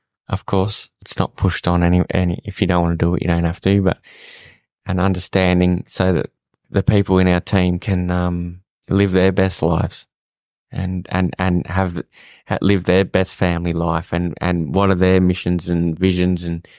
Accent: Northern Territory, Australia; I'm from the Northern Territory and, you know, been playing in the bull dust and the mud all my life

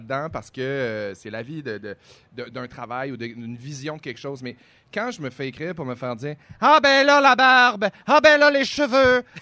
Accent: Saguenay, Quebec, Canada; Moi, je viens de Saguenay, mon anglais n'est pas parfait.

